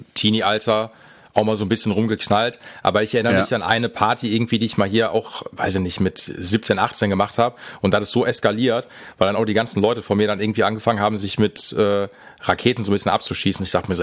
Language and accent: German; Essen, North Rhine-Westphalia, Germany; Ja, ich komme aus dem Pott, aus Essen, genau.